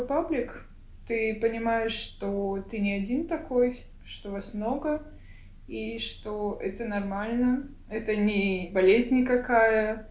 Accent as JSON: {"language": "Russian", "town": "Brest", "region": "Brest Region", "country": "Belarus", "tie": "born or raised there", "lives_now": "Vilnius, Lithuania", "said": "Я из Белоруссии. Родился и прожил большую часть своей жизни в Бресте, но на данный момент я нахожусь в Вильнюсе, так как обучаюсь здесь."}